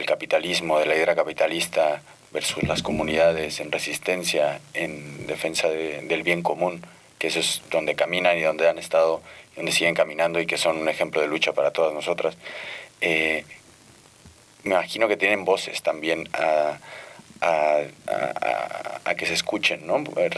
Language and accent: Spanish; Mexico; y como mexicano, compa, también simpatizante de vosotras